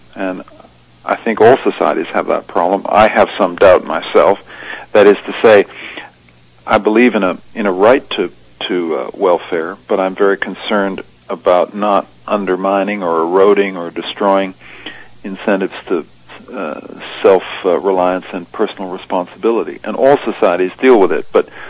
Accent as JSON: {"language": "English", "country": "Canada", "also_born_or_lived": "England", "said": "I'm a Canadian, and I've spent a lot of time in England"}